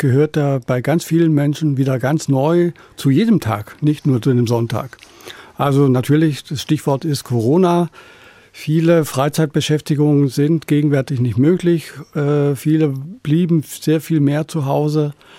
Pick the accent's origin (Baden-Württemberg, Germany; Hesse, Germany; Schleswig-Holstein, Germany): Baden-Württemberg, Germany; Bin aufgewachsen in Baden-Württemberg, da kommt der Strom aus der Steckdose, gell?